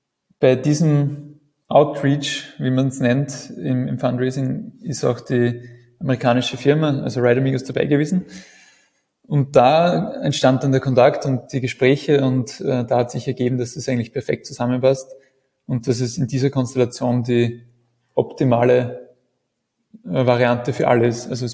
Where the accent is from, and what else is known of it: Austria